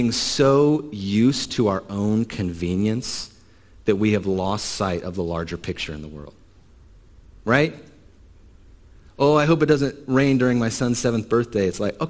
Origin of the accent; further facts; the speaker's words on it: Ohio, United States; But much of Ohio was in drought. Morgan County, my hometown, was in a severe drought all summer.